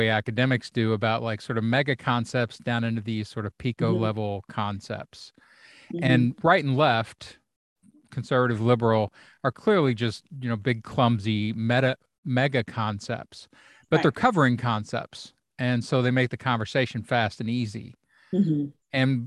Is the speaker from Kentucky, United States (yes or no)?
yes; Kentucky, United States; also born or lived in Florida / North Carolina / Ohio / Texas; And I grew up in the South. So I'm from Kentucky and I've lived in Florida, North Carolina, Ohio, like at the center of the country most of my life, Texas.